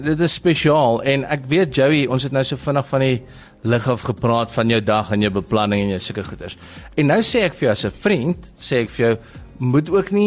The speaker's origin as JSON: {"language": "Afrikaans", "town": "Springs", "region": "Gauteng", "country": "South Africa", "tie": "born there", "said": "Ek's in Springs gebore."}